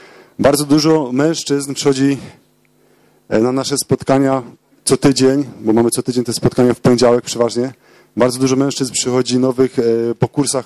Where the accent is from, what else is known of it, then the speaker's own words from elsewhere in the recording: southern Poland, Poland; A że jesteśmy z południa Polski, mamy dosłownie kilkanaście kilometrów do granicy z Republiką, z Czechami.